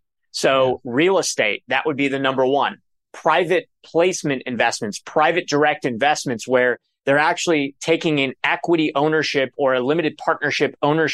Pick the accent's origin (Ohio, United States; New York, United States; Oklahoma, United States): Ohio, United States; Cleveland; I'm from Cleveland, Ohio, by the way.